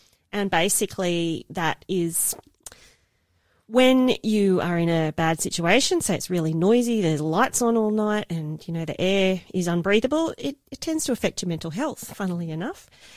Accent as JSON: {"language": "English", "town": "Wallsend", "region": "New South Wales", "country": "Australia", "tie": "born or raised there", "also_born_or_lived": "Sydney", "said": "And my parents were living at Beresfield at the time. So I spent a lot of time growing up in Wallsend and a little bit at Redhead, and then spent some time in exile in Sydney. And now I'm back in God's country, back here in Newcastle."}